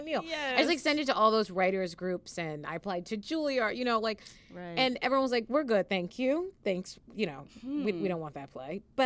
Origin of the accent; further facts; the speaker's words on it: New York, United States; I mean, we grew up in New York, and I imagine I did see plays.